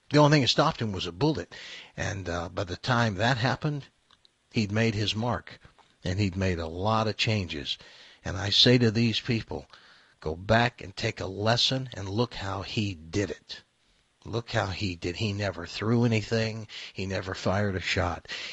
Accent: the South, United States; You know, when I grew up in the South, and the South was a place when I was a kid

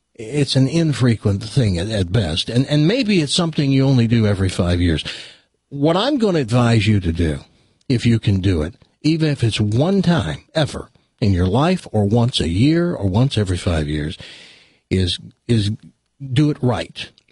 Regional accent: Tennessee, United States; I have no culture. I'm a hick from Tennessee.

